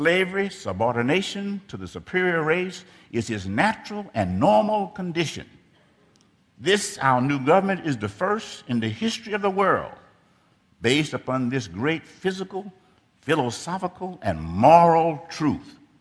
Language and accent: English; Arkansas, United States; born there; I was born in Arkansas, and I experienced the injury of being considered less than a human being.